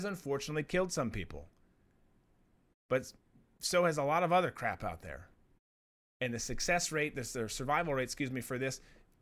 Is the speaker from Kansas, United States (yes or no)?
no; Minnesota, United States; but my home state of Minnesota and their governor, Tim Walz, put a 4-week lockdown